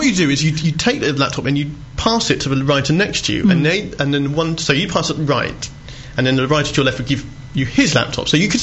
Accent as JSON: {"language": "English", "town": "Bristol", "region": "South West England", "country": "United Kingdom", "lives_now": "Essex, United Kingdom", "said": "I'm from Bristol."}